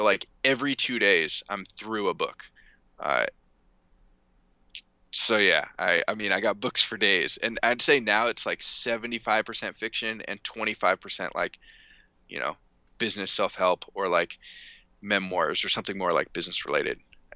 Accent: California, United States; the fun thing about being in Barcelona is like I'm the kid from California, which is like unique and cool and novel, versus like now I'm in California and I'm the kid from California.

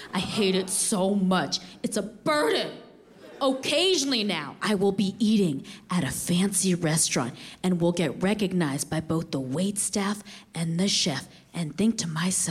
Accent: San Francisco, California, United States; I did 4 shows in my hometown, San Francisco.

